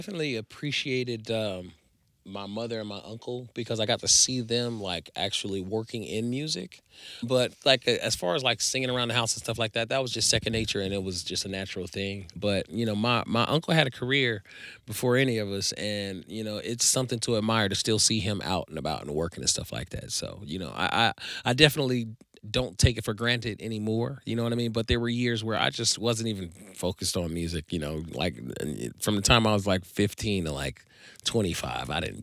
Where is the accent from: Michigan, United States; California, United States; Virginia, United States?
California, United States; Inglewood; Sure. Well … I'm from Inglewood, California.